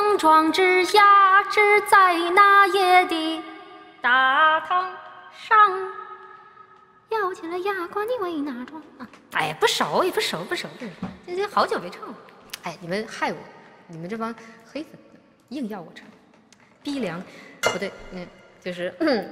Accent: Chongqing, China

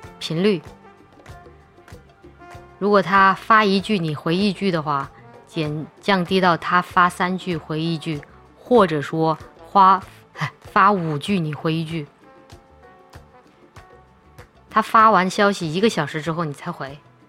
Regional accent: Chongqing, China; accent: Chongqing dialect; 在我们重庆话里面有一句话叫做换教还脚

